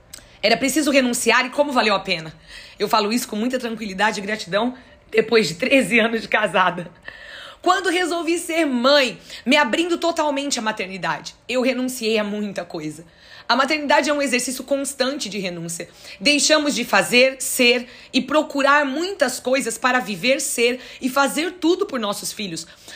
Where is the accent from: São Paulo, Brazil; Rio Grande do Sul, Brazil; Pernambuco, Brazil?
São Paulo, Brazil; Santo André; estava em São Paulo, sou de Santo André